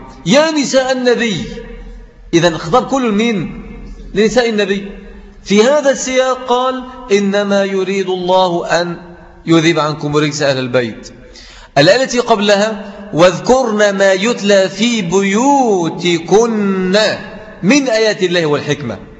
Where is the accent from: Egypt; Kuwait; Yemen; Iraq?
Egypt; يعني لو النبي عندنا في مصر بقى كنا عملنا له مولد وعيد وبسطناه.